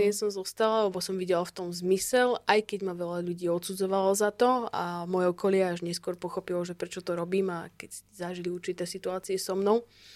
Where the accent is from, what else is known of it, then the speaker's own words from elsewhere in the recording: Banská Bystrica Region, Slovakia; now in Bratislava, Slovakia; Ja som vyrastala na Horehroni a to je oblasť, kde ten život oproti tej Bratislave, kde som teraz, je taký kľudnejší.